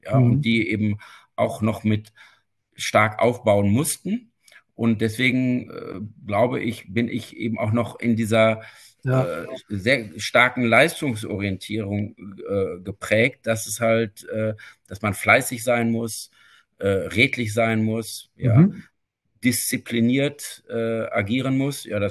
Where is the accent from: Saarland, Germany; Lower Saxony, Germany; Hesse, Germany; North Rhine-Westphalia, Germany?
North Rhine-Westphalia, Germany; Neuss; so bin ich eben dann die letzten Jahre der Grundschule und dann die gesamte Gymnasialzeit in Neuss sozialisiert worden und bezeichne mich insofern auch so als Rheinländer, auch wenn das nicht gebürtig so ist.